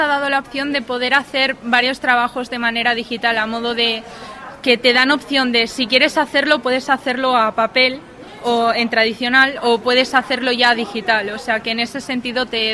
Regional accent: Castro Urdiales, Cantabria, Spain; De Castro Urdiales.

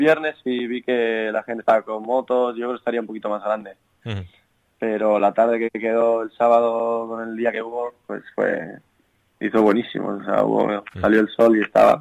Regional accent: Sopelana, Basque Country, Spain; Sí, vasco, de Sopelana, un pueblo cerca de Bilbao, hacia la costa.

